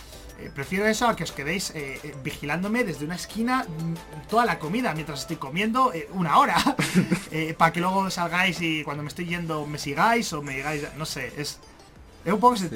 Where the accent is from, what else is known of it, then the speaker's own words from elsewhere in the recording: Spain; aunque somos españoles